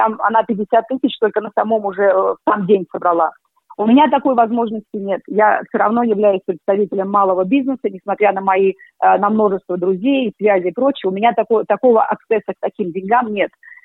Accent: Russia; Я горда вообще тем, что я родилась и выросла в России, что я русский человек

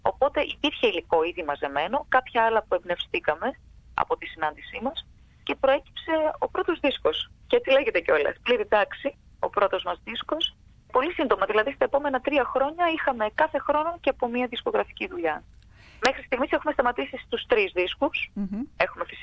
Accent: Thessaloniki, Central Macedonia, Greece; όλοι κατοικοεδρεύουμε στη Θεσσαλονίκη, παρόλο που μόνο εγώ είμαι Θεσσαλονικιά.

